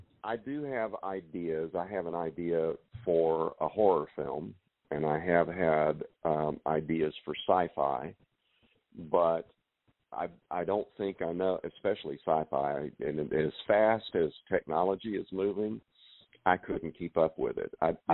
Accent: Raven Den, Arkansas, United States; I have him growing up in Raven Den and Pocahontas and Jonesboro are the nearest cities.

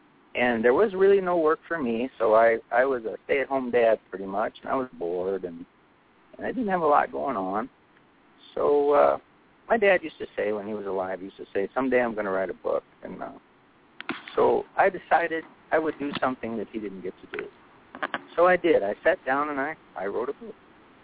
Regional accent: Gary, Indiana, United States; Well, I grew up in Gary, Indiana, joined the Navy when I was 18

